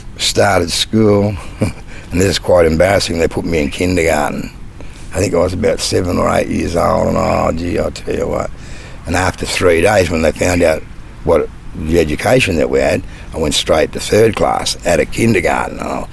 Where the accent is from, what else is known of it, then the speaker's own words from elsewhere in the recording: Walgett, New South Wales, Australia; born there; I was born in Walgett, but apparently I'm not a real Gamilaroi lad because I've got no blood connections from there.